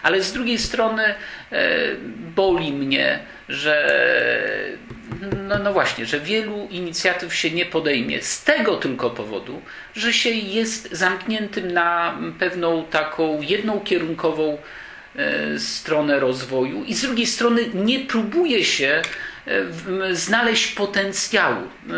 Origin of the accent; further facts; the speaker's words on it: Elbląg, Warmian-Masurian Voivodeship, Poland; chociaż ja mu jako elblążanin życzę jak najlepiej